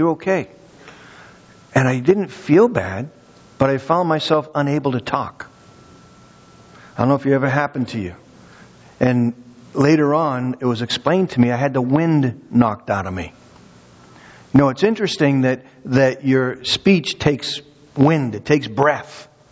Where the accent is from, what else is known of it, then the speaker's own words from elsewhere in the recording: Massachusetts, United States; I grew up in Massachusetts, if you haven't, you know, picked up on the accent yet.